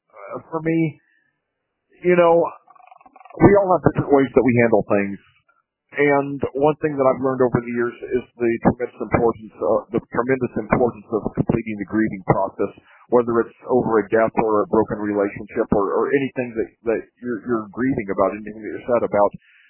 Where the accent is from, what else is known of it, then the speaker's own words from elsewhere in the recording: Indiana, United States; commentating high school football here in my home state of Indiana